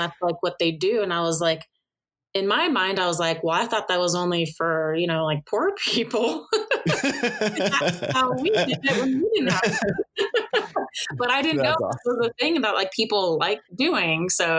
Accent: Seattle, Washington, United States; born there; also born or lived in Puerto Rico / New Mexico / Minnesota / District of Columbia, United States; now in Utah, United States; So I was born in Seattle. Lived in Puerto Rico, not technically a state, but lived in Puerto Rico, New Mexico, Minnesota, DC, Montana, then Utah.

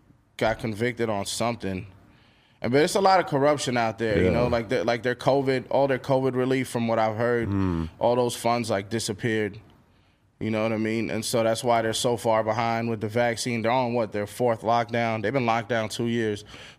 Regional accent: New York, United States; I think it was like growing up in New York, that's what we did.

